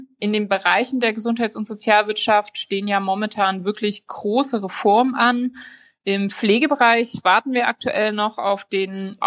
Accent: Saxony, Germany; moved away; Ich arbeite in Köln, ich bin aber in Sachsen aufgewachsen.

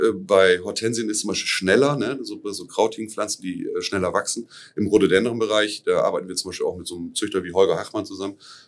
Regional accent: Lower Saxony, Germany; Also ich bin gebürtiger Ammerländer, bin dort geboren und da aufgewachsen.

